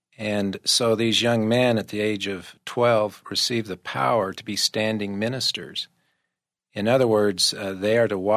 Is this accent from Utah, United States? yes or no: yes; Bountiful, Utah, United States; We're both from Bountiful, Utah, originally, and we actually lived in the same neighborhood as children.